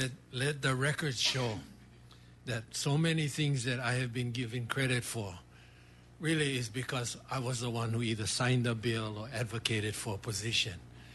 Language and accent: English; Hawaii, United States; I'm happy to be here as a Hawaiian, and I hope that we can have a good discussion on the issues.